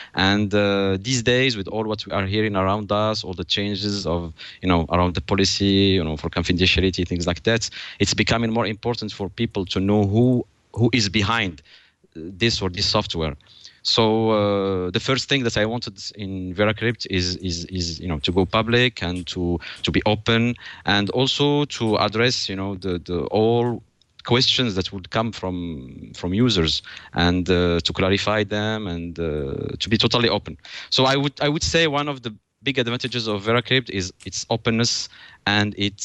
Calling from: Paris, Île-de-France, France; Well, I'm speaking from Paris, in near, actually, not far from Roland Garros.

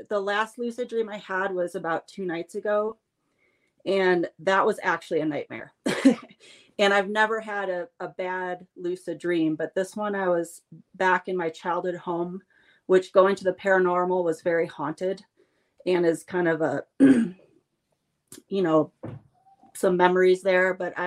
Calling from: Colorado, United States; I'm in Colorado tonight.

